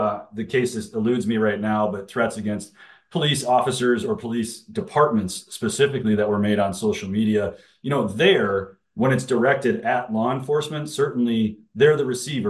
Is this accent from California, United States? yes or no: no; Minneapolis, Minnesota, United States; I don't get to go to MPD in my hometown, Minneapolis, and say, hey, this guy threatened me down in Hastings.